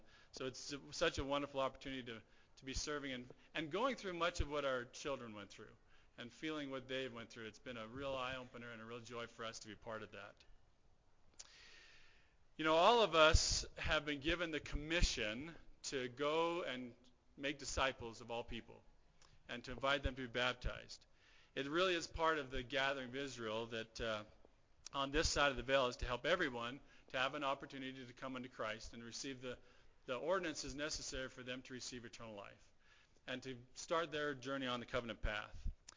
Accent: Alberta, Canada; now in Orem, United States; As was stated, we are from Alberta, Canada. We have been serving here in the Orem, Utah mission since the end of June of last year, so just about a year.

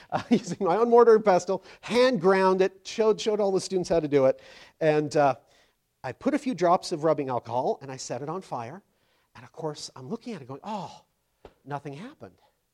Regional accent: Utah, United States; also born or lived in Hawaii; I grew up living near the University of Utah, which has a glorious library, wonderful library with a whole bunch of archives. And this is, of course, after I moved from Hawaii.

